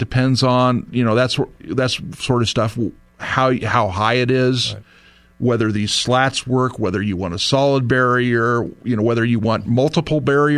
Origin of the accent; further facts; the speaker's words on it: San Diego, California, United States; I grew up in San Diego. I remember in high school, you know, we'd have periodically, we'd have illegal immigrants going through our backyard.